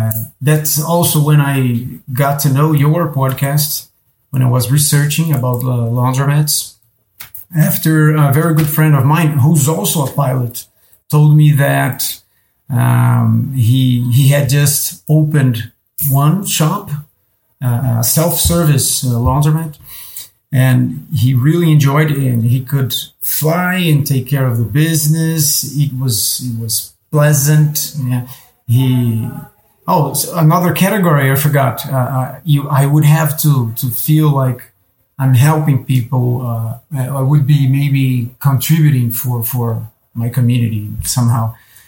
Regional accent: Brazil; English is a second language; Well, I am Brazilian. I was born in Brazil.

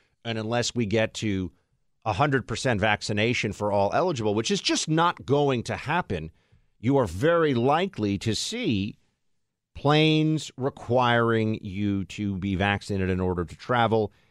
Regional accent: New York City, New York, United States; I grew up here in New York, and I just always knew that I was never going to go to this thing.

